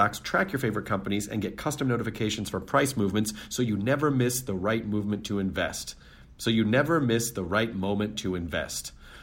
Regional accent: Philadelphia, Pennsylvania, United States; It is like Idiot Abroad, except that I'm the idiot and abroad is my hometown, Philadelphia.

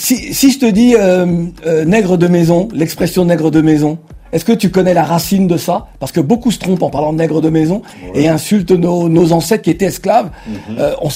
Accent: Bondy, Île-de-France, France; ça m'a fait mal au cœur lorsque j'ai vu que ma cité de Bondy avait été rasée.

